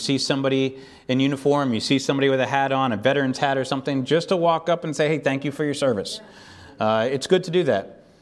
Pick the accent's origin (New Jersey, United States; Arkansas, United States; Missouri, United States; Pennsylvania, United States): Pennsylvania, United States; And so I remember we back in the hometown where I grew up in Pennsylvania, we have some fellow people here from Pennsylvania as well.